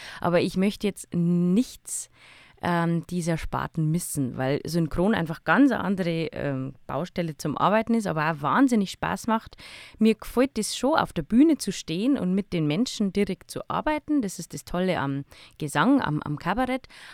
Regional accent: Bavaria, Germany; ich bin Niederbayer

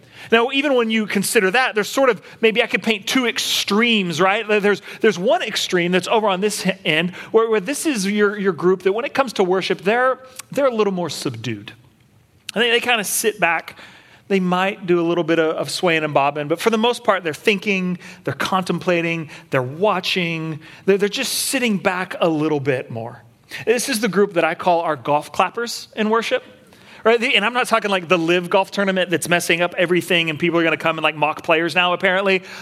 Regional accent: Texas, United States; now in Portland, United States; I remember moving to Portland and I was coming from Texas up here.

